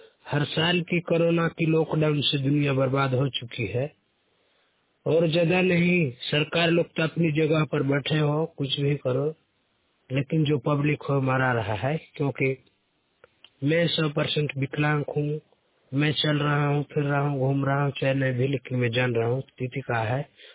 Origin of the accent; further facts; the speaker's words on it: Bagicha, Chhattisgarh, India; मेरा जिला है जसपुर और छत्तीसगढ़ राज्य है, तहसील मेरा बगीचा।